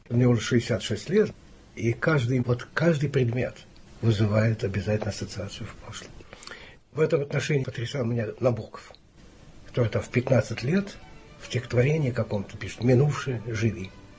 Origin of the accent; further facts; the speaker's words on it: Saint Petersburg, Russia; born there; Я родился на Невском. На углу Невского и Жилевой.